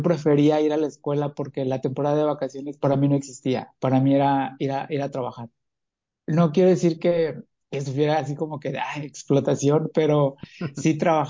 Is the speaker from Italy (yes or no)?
no; Santa Ana Xalmimilulco, Puebla, Mexico; Yo soy de un pueblo que está muy cerca de la ciudad de Puebla. Se llama Santa Ana Xalmimilulco. Es una comunidad que, aunque es un pueblo, al estar cerca de la ciudad, pues tienes esa facilidad de llegar a la ciudad de Puebla